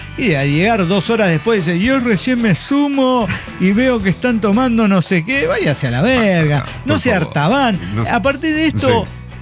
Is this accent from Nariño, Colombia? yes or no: yes; Pasto, Nariño, Colombia; Soy del sur de Colombia.